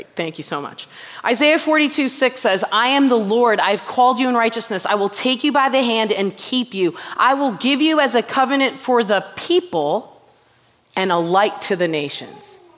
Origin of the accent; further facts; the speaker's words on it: India; Culturally, growing up as an Indian person, that was something that was a very big insult. I remember you never said that Malayalam word out loud.